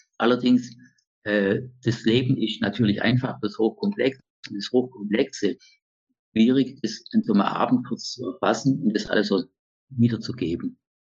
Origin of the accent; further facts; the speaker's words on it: Germany; now in Austria; Deutschland, das ist immer so mein Land, wo meine Heimat hier auch lieb ist. Aber so hier in Tirol fühle ich mich recht wohl. Es kann so sein, dass ich das sesshaft werde.